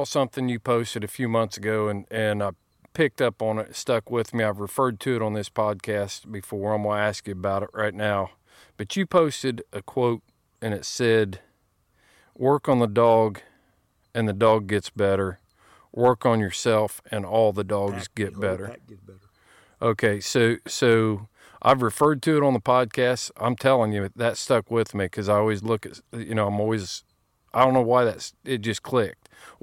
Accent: Indiana, United States; when I was a kid growing up in Indiana, nobody cared if I was hunting

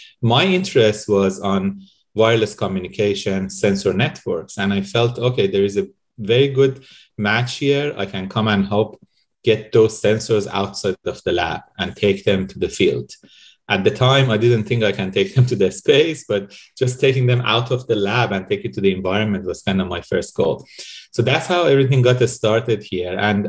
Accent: Tehran, Tehran Province, Iran; English is a second language; moved away as an adult; now in Canada; So I was born and raised in Iran and I lived there for 25 years. I did my bachelor's and master's degree there. So you can imagine from a very crowded city like Tehran

